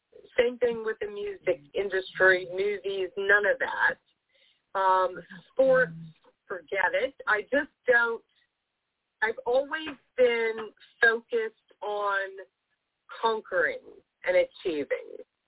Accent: Pittsburgh, Pennsylvania, United States; No, I'm from Pittsburgh, like right outside Pittsburgh, Pennsylvania.

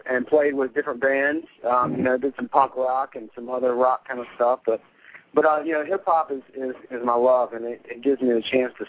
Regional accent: Columbia, South Carolina, United States; I'm from Columbia, South Carolina. I was born here.

